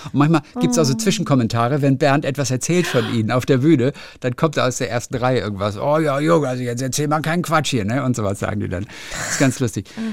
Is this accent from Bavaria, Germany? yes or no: no; North Rhine-Westphalia, Germany; ich komme aus Ostwestfalen und da kommt auch Bernd Gieseking her.